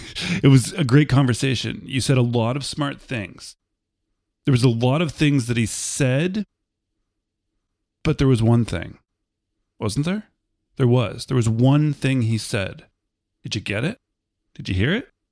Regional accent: Canada; I'm from Canada

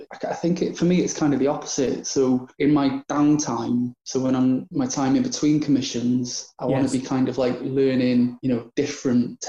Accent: Wrexham, Wales, United Kingdom; I'm an illustrator from Wrexham in North Wales.

